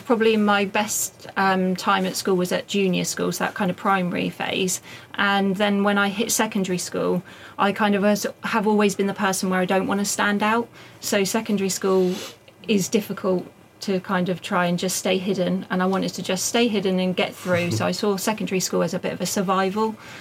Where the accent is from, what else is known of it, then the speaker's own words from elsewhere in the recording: Southampton, South East England, United Kingdom; Yeah, okay, so I grew up in Southampton, so Southampton born and bred